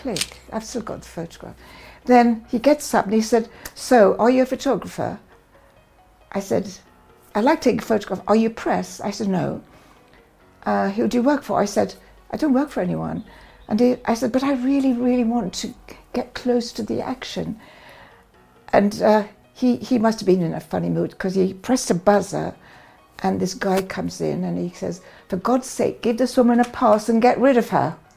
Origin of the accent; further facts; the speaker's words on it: Bangalore, Karnataka, India; born there; I was born in Bangalore at the age of 8. I was sent away to boarding school, this exclusive school on top of a mountain.